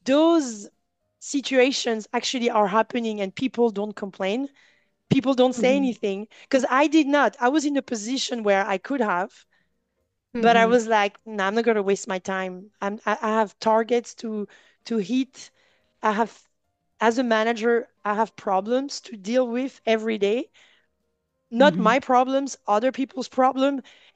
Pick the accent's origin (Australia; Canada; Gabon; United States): Gabon; English is a second language; And I come from Gabon, which is Central Africa. So an English African person with a French speaking African person.